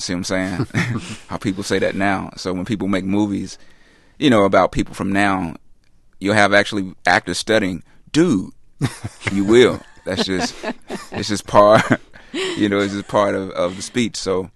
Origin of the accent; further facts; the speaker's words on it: the South, United States; I'm a little bit more nasally, you know, maybe because I was raised and from the South